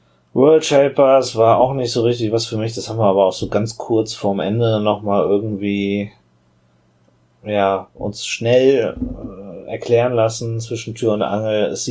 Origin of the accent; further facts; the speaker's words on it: Germany; Wir kommen aus Deutschland. Ja, dann guckt euch mal die Rückseite an, da ist Berlin drauf.